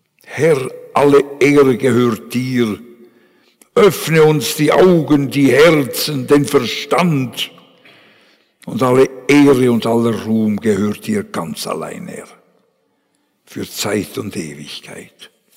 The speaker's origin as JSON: {"language": "German", "region": "Bern", "country": "Switzerland", "said": "ich bin ein Berner"}